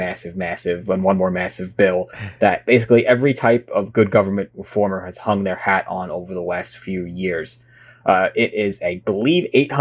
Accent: New York, United States; My home state of New York, as of right now, and this will likely change, but as of right now, as of early June 2021, you can't choose to vote via the mail if you wanted to.

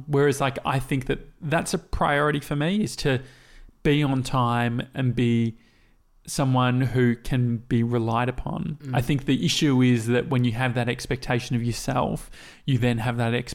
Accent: Australia; we come from Australia where basically everywhere we go out, you know, we have to be there 3 hours before.

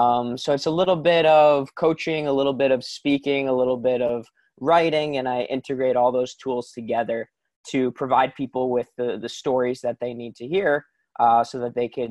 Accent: New York, United States; So I was born on Long Island in New York. I'm in my childhood home right now as we chat

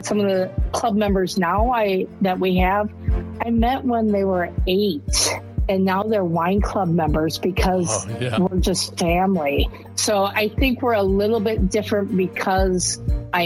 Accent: Wisconsin, United States; I mean, I'm from Wisconsin, so I'm always going to promote brandy

